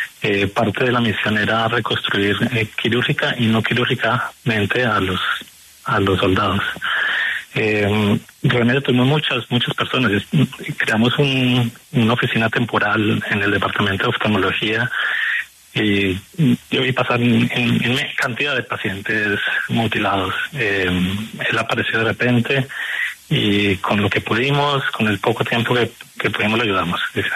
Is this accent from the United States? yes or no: yes; Chicago, Illinois, United States; la mía, que soy de Chicago.